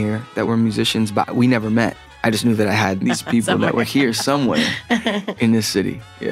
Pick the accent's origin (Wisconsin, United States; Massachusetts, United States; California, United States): California, United States; Los Angeles; All the while, they've been on this side of the country, and I grew up in Los Angeles.